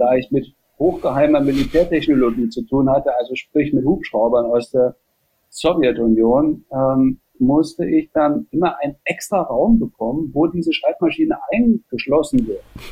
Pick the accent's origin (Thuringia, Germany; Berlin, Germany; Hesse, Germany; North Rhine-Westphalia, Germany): Thuringia, Germany; Jena; in Jena Ost, wo ich aufgewachsen bin.